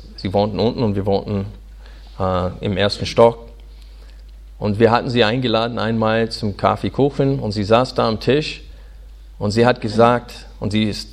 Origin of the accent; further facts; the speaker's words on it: United States; German is a second language; now in Germany; Als Amerikaner war es für mich sehr überraschend, als ich nach Deutschland kam